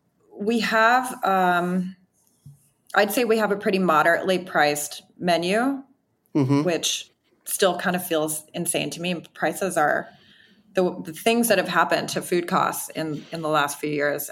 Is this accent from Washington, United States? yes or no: no; Wisconsin, United States; I'm from Wisconsin. One thing that you'll hear me say that over and over and over again. I'm from Wisconsin.